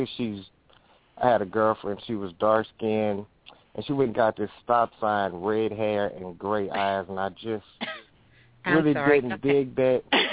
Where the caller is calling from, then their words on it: Hammond, Louisiana, United States; I'm calling from Hammond, Louisiana.